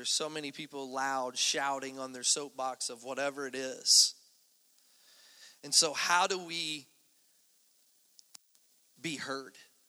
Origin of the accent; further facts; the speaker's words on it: Kentucky, United States; I'm from Kentucky, for goodness sakes, okay?